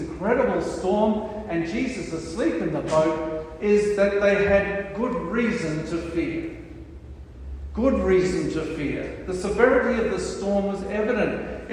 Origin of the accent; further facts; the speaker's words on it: Australia; also born or lived in New Zealand; I'm Australian, but I went to New Zealand, met Margaret, married her, came back here 26 years later.